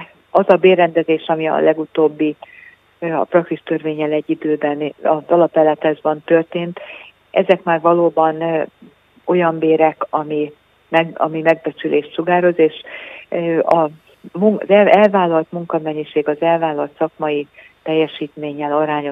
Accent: Hódmezővásárhely, Csongrád-Csanád, Hungary; ha már a riportban szó esett róla, hogy Hódmezővásárhelyi vagyok

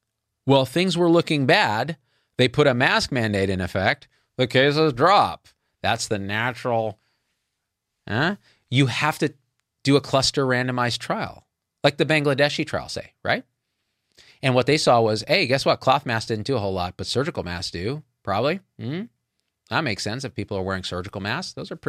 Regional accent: India; even though I'm technically from India, I don't know, ish.

